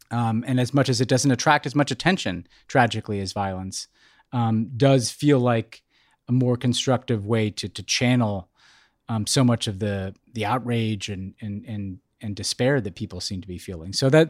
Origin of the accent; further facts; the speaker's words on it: United States; is a way of obscuring the fact that we as American taxpayers are a part of this. And we, as people who worked in American foreign policy, were a part of this.